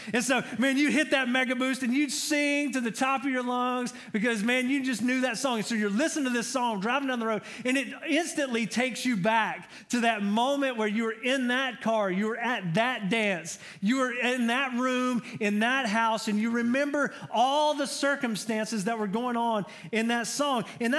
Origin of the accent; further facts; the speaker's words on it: Georgia, United States; I'm from Georgia. I'm a Georgia boy. Go Dogs.